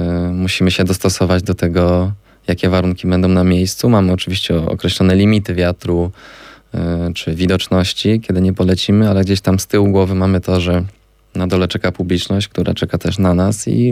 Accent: Kraków, Lesser Poland, Poland; Jesteśmy z Krakowa, jesteśmy z okolic Krakowa i latamy również w okolicach Krakowa

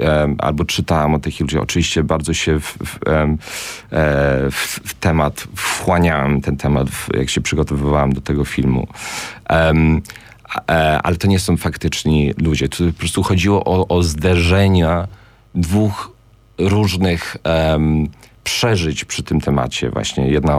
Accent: London, United Kingdom; Ja się wychowałem w rodzinie polskiej, w Anglii w latach 90., ale jednak zupełnie oddalony od społeczeństwa polskiego w Londynie i w sumie też od Polski.

